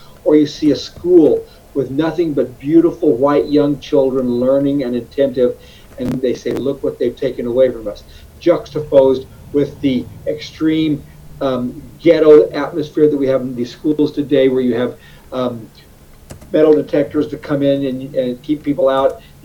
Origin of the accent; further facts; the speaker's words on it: Arizona, United States; and I'm originally from Arizona, well, I'll run for Congress as a Democrat